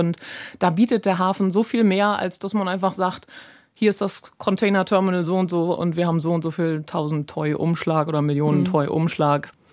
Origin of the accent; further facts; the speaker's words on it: Schleswig-Holstein, Germany; Ja, so ein bisschen mit Wind und Regen groß geworden.